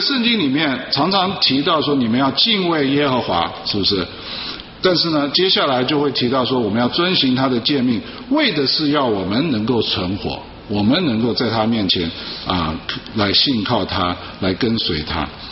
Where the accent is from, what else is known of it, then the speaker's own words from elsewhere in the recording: China; 特别是我们中国人的父亲，我就想到我自己的父亲啊，很典型的就是这个不苟言笑